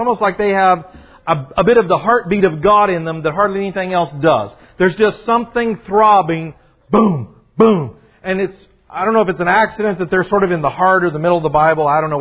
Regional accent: Kentucky, United States; I remember growing up in Kentucky in my boyhood years, I was one of those boys.

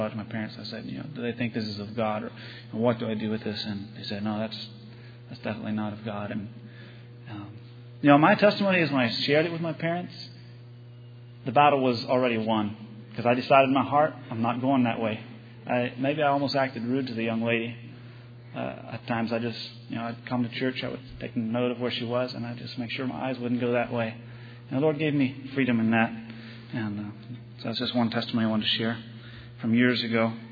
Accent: Bainbridge, New York, United States; I'm from Bainbridge, New York.

